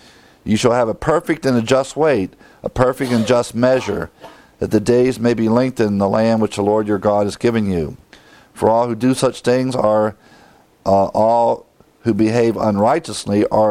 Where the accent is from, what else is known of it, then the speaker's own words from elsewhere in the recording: Ohio, United States; Now, growing up in Ohio, you should know, we all know what a bushel is.